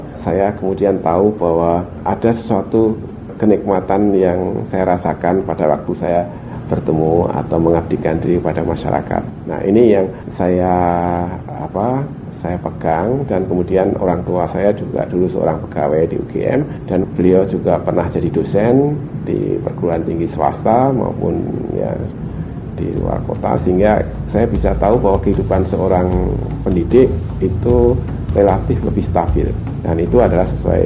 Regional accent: Yogyakarta, Special Region of Yogyakarta, Indonesia; born there; Saya lahir di Yogyakarta pada tanggal 17 Agustus 1952. Saya 7 bersaudara, saya anak nomor 2.

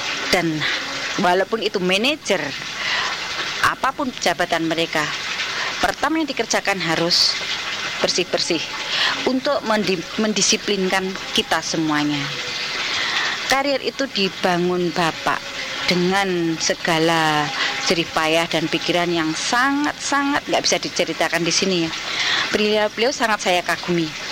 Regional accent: East Java, Indonesia; Saya berasal dari Jawa Timur, di mana saya selalu terbuka.

